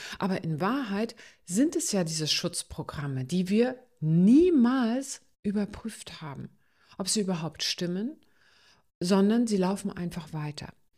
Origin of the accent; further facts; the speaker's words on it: East Germany, Germany; da war, ich bin ja im Osten aufgewachsen, da war sowieso alles begrenzt und alles unter extremer Belastung.